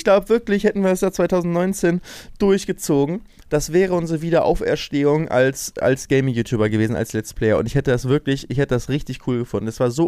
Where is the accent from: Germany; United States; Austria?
Germany; Lübeck, Schleswig-Holstein; bin zwar in Lübeck aufgewachsen und dann eine Zeit lang aber in einem Dorf in der Nähe von Lübeck